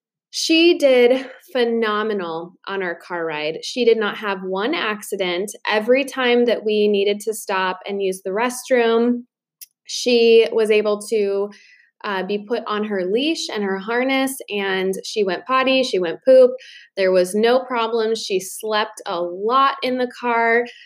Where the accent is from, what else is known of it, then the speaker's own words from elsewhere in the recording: Indiana, United States; And we're actually originally from Indiana. That's technically where we would call home and where all of our family is.